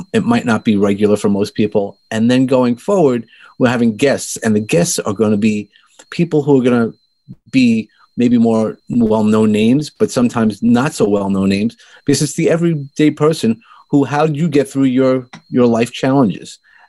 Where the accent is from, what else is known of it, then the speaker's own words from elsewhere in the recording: Brooklyn, New York, United States; accent: Brooklyn; Is I just toy around with my little Brooklyn accent.